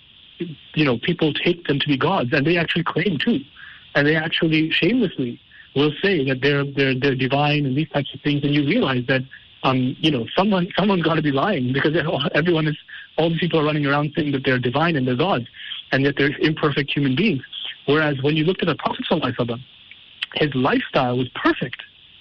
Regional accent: Canada; also born or lived in Yemen / Jordan; I'm born and raised in Canada. So I had never been outside of my country

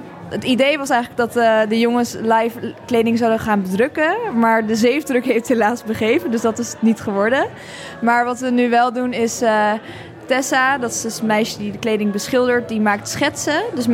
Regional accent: Amsterdam, North Holland, Netherlands; Ik kom zelf uit Amsterdam.

